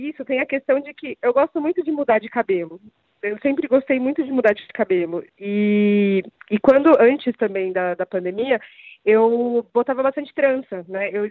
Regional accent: São Paulo, Brazil; Eu tenho 32 anos, sou de São Paulo

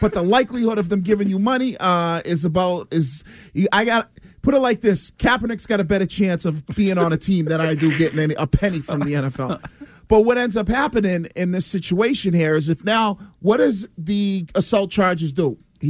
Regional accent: Wellesley, Massachusetts, United States; I'm from Wellesley. We don't say car.

